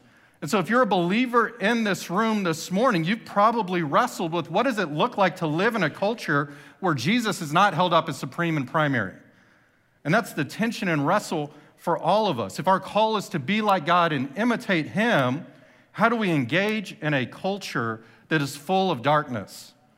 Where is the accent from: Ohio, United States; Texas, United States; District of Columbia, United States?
Texas, United States; And I know some of y'all know I'm from Texas.